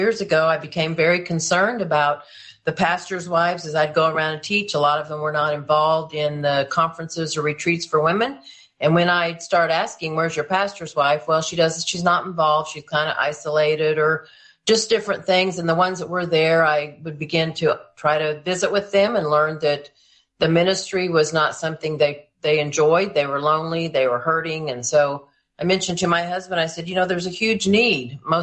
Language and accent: English; Oklahoma, United States; Well, I was brought up here in Oklahoma. My father was a minister